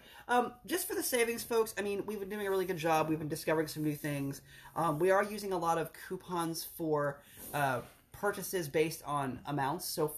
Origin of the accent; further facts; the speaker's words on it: Maryland, United States; I came from Western Maryland. We didn't come from much.